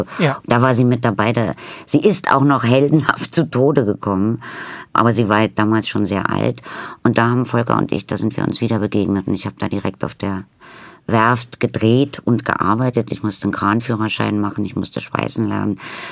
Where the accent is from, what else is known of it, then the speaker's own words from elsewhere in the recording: East Germany, Germany; Ich bin in der DDR groß geworden. Ich hatte Russisch und nachher noch ein bisschen Englisch